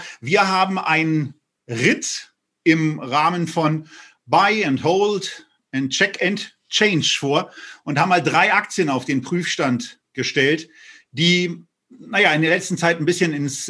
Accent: Berlin, Germany; ist natürlich auch fällig, gerade als Berliner.

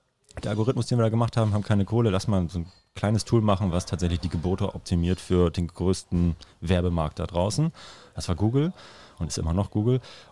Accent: Lüneburg, Lower Saxony, Germany; Ich komme aus dem Norden, Lüneburg

